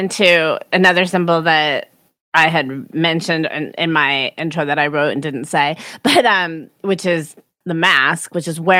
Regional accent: Colorado, United States; probably Americans from the South differently than like me. I'm from Colorado.

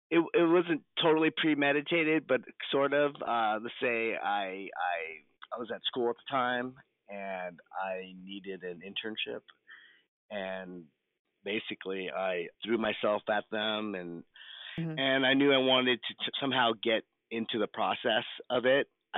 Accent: Pasadena, California, United States; I grew up in Pasadena, so Art Center was a school that I really wanted to go to.

